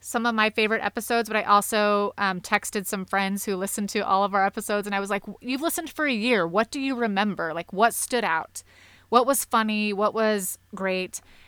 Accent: California, United States; now in Texas, United States; we're from the Bay Area, both of us. So we know, like, we see nipple at Starbucks. It's no big deal. Here in Texas, it's a totally different game.

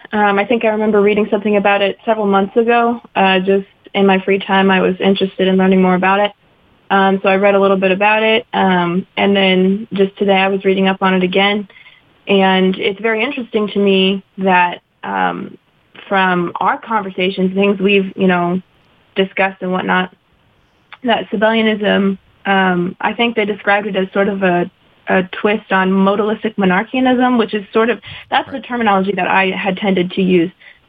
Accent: Ohio, United States; Right. I'm from Northwest Ohio, about 5-hour drive.

